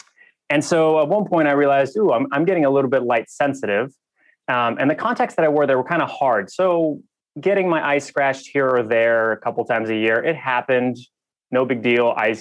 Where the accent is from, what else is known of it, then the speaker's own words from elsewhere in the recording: Russia; now in Nashville, United States; I'm originally from Russia